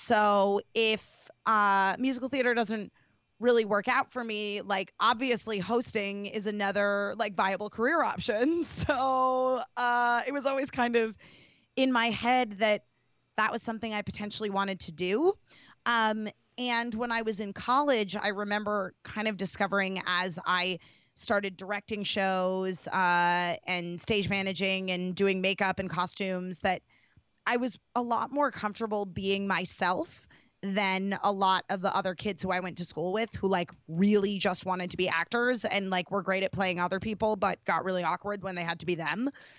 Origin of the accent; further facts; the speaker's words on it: Connecticut, United States; I grew up in Connecticut, I should preface. So going to, you know, equestrian camp is a pretty normal Connecticut thing.